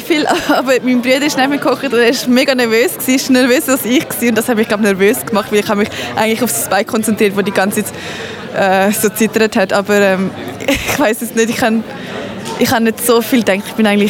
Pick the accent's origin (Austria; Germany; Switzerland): Switzerland; weil ich bin da in der Schweiz geboren und aufgewachsen.